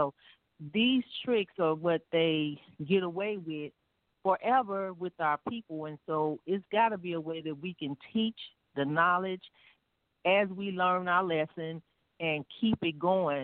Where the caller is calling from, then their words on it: St. Louis, Missouri, United States; I'm calling from St. Louis, Missouri.